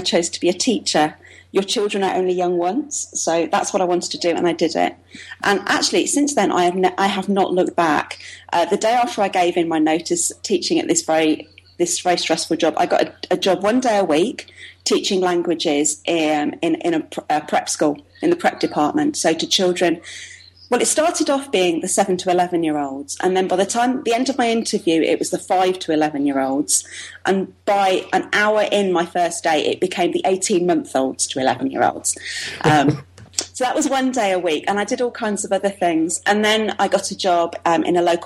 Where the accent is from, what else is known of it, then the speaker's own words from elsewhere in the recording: Sutton Coldfield, West Midlands, United Kingdom; now in Switzerland; I am not Swiss. I come from, I was born in Sutton Coldfield, right in the middle of England. Although I have to claim, as I'm talking to Scotsmen, my mother is from Glasgow. So I'm very proud of the fact I'm half Scottish.